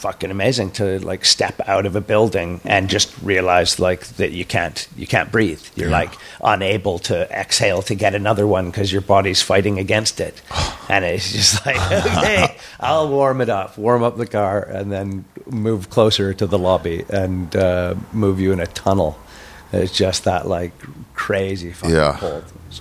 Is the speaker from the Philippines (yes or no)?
no; Alberta, Canada; what minus 40 is like, growing up in Alberta